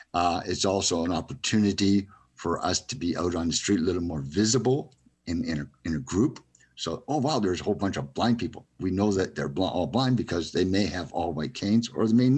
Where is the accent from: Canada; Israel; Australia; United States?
Canada; Ontario; born there; I didn't go to the Ontario School for the Blind in Brantford, Ontario, where I was born in Ontario.